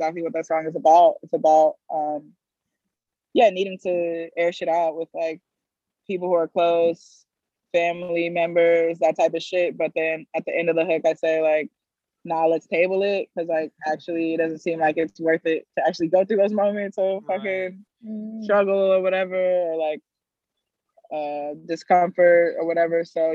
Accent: New Jersey, United States; But I am also from Jersey, and I grew up with Jersey club music.

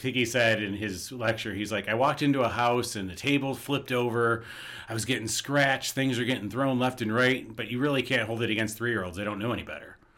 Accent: Kalamazoo, Michigan, United States; I think that the house I grew up in Kalamazoo, I honestly think we had a portal in the basement.

